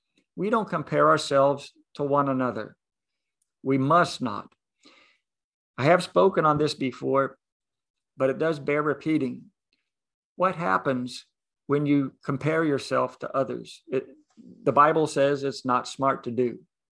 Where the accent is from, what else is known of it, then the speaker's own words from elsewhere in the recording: New Zealand; also born or lived in United States; I grew up partly in New Zealand, partly in the States, so I sometimes get my idioms mixed up.